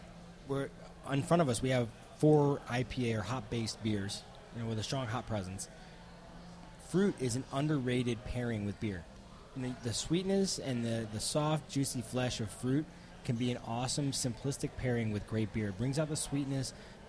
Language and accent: English; Indiana, United States; The people around me, including you, know that I grew up in Indiana.